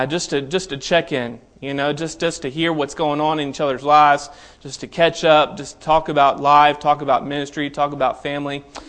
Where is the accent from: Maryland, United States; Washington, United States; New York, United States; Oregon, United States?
Maryland, United States; also born or lived in Tennessee; And so born and raised in Maryland, and spent some time in Tennessee, did my undergraduate work there in Tennessee and outside of Knoxville, Tennessee.